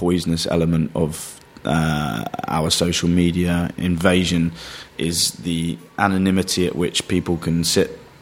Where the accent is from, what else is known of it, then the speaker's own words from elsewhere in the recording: London, United Kingdom; I would consider myself a Londoner, and that's my tribe. Being a Londoner and being, you know, British